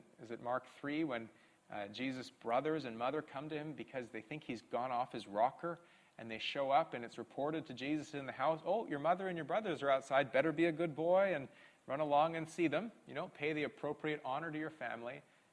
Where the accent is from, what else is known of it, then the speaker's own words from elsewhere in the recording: Canada; in my home country, if the prime minister fired his finance minister. In Canada, that's one of the most high-profile cabinet jobs.